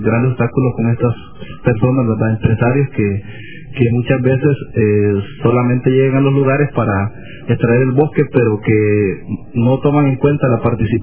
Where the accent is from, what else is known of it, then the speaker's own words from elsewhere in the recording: Salamá, Olancho, Honduras; Yo soy de Salamá, exactamente.